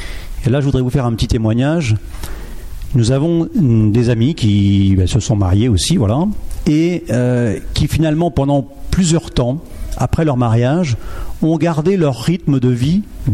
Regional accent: Nantes, Pays de la Loire, France; Et nous venons de Nantes.

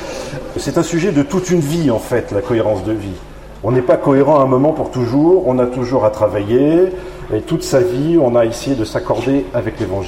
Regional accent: Bordeaux, Nouvelle-Aquitaine, France; je suis le … je viens de Bordeaux.

